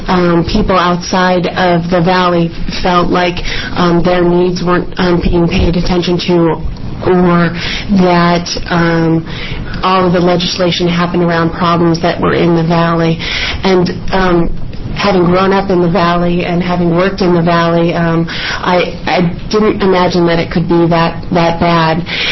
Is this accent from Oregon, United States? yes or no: yes; Oregon, United States; I'm from Umatilla County